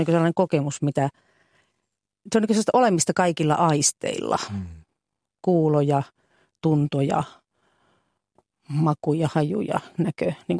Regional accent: Joensuu, North Karelia, Finland; mä oon kasvanut Joensuussa ja siellä oli kaupunkimetsiä silloin vielä hirveän hienoja kaupunkimetsiä lähellä niitä paikkoja, missä mä asuin parissakin eri paikassa.

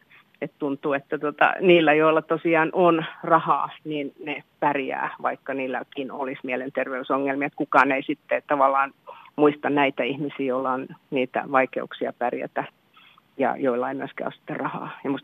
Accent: Helsinki, Uusimaa, Finland; mä oon syntyisin Kalliosta. Mä oon hyvin rososesta miljöistä kotoisin, yhteisöstä, jossa tämmöiset ongelmat oli ihan joka päivässä. Mä oon nähnyt lapsena tosi paljon kaikenlaista.

